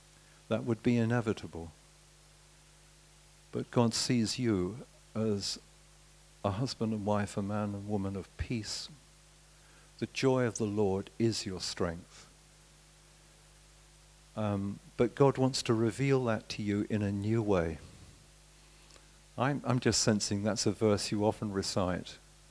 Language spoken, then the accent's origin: English; England, United Kingdom; One of the problems about being British, or not everyone here I know is English, but we English, we're so quick to put everything down.